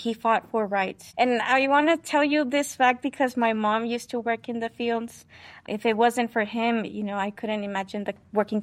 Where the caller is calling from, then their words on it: San Luis, Arizona, United States; I'm coming from San Luis, Arizona. It's on the tip of the Arizona like map in the southwest. It is a border town between the U.S. and Mexico.